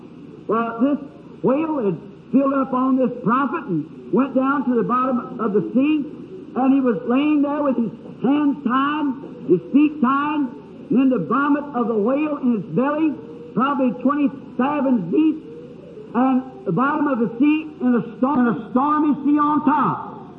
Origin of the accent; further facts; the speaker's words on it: Southern United States, United States; I'm a Southerner, I'm slow, and I just can't think of it too fast.